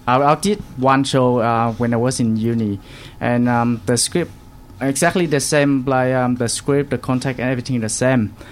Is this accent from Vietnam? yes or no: yes; Vietnam; English is a second language; now in Australia; I live in South Vietnam, where my city is far from Ho Chi Minh.